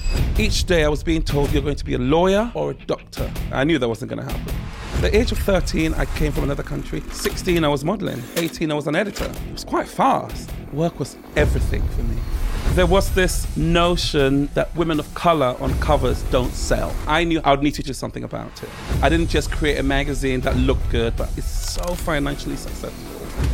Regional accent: Ghana; So really that was how I grew up in Ghana.

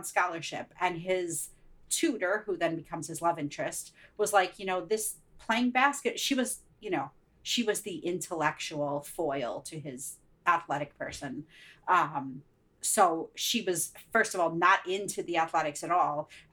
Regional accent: Pittsburgh, Pennsylvania, United States; now in New York, United States; we live here in New York, but I grew up in Pittsburgh, and we were driving back to Pittsburgh to visit my mom when she lived in Pittsburgh.

